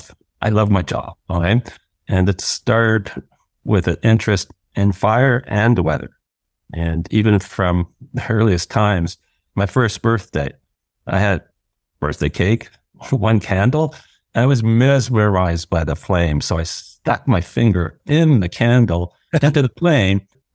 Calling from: Kamloops, British Columbia, Canada; I'm calling from Kamloops, British Columbia. It's the traditional and unceded territory of the Kamloops people.

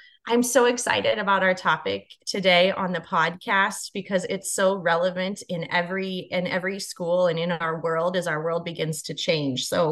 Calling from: Wyoming, United States; and I'm joining from Wyoming, and spring is not here yet, but on the way.

